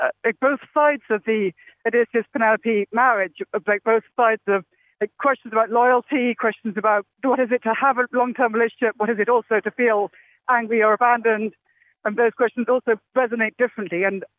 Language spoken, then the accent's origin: English; Oxford, South East England, United Kingdom; I grew up in Oxford, England, and I read classic literary humaniores at Oxford.